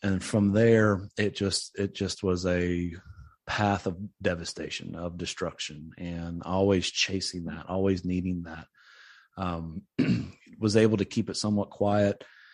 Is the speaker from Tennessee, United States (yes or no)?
yes; Tennessee, United States; But I grew up in East Tennessee, which is about 2.5-3 hours away from Middle Tennessee, where I am now, where the ministry is.